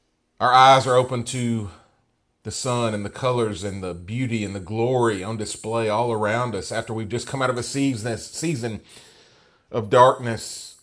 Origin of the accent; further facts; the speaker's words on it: Tennessee, United States; I'm from Hickman County.